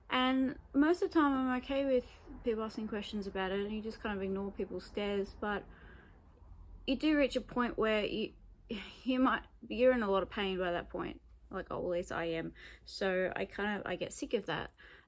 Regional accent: Australia; I'm from Australia.

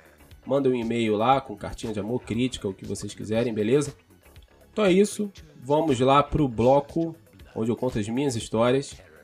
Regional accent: Niterói, Rio de Janeiro, Brazil; Eu me mudei de cidade por conta do trabalho. Eu sou de Niterói. Eu acabei morando em Saquarema por um ano.

